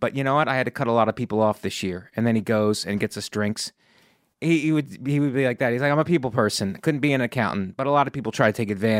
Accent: Florida, United States; I was at church with my mother Christmas Eve, the church where I grew up in Florida.

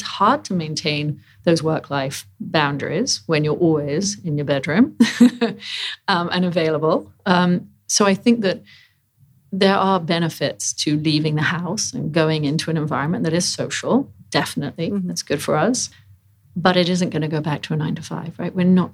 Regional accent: United Kingdom; I have gardening. I am British.

